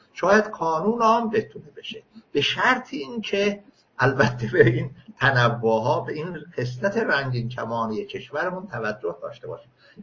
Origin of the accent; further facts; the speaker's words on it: Azerbaijan, Iran; مثلا من آذری هستم و فلان